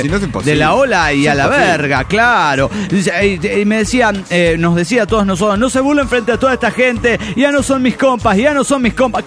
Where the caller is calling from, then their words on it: Lima, Peru; de Lima, Perú.